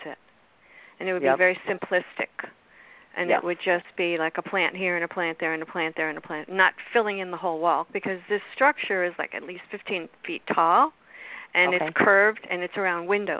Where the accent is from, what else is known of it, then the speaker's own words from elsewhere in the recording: Florida, United States; I'm from South Florida